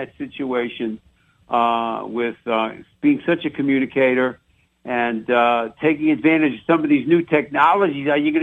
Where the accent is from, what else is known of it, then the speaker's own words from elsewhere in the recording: New York, United States; You know, I grew up in New York.